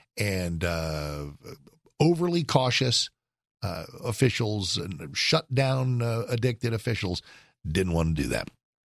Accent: San Antonio, Texas, United States; born there; Imagine if someone were standing at the window of Baptist Memorial Hospital when I was born in San Antonio, November 13th, 1957.

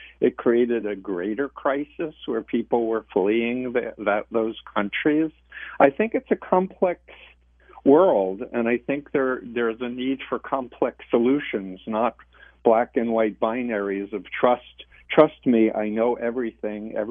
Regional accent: United States; The last thing I want to do is play into Russian hands because I'm an American and I don't want to sow division.

